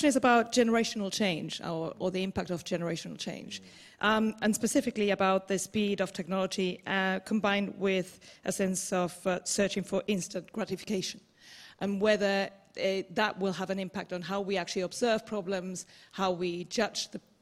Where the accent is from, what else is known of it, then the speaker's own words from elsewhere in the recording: Madrid, Community of Madrid, Spain; I'm actually from Madrid